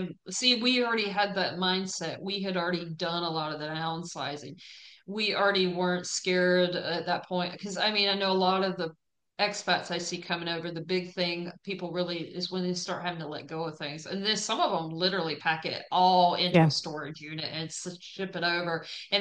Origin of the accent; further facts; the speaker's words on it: Wilmington, North Carolina, United States; also born or lived in Colorado; I had to be back close to the ocean because I grew up in the Wilmington area of North Carolina and Colorado, not having any ocean.